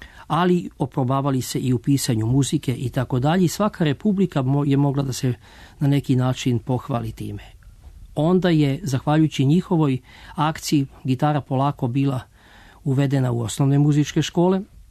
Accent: Belgrade, Serbia; Ja sam prvi Beograđanin koji je upisao gitaru na Zagrebačkoj muzičkoj akademiji

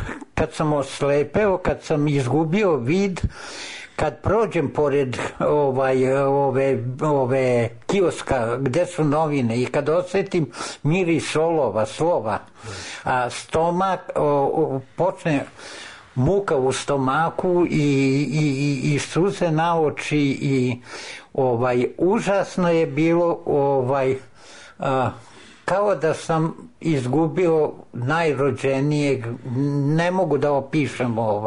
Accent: Lok, Vojvodina, Serbia; born there; Rođen sam u Bačkoj, u Loku, 42. godine.

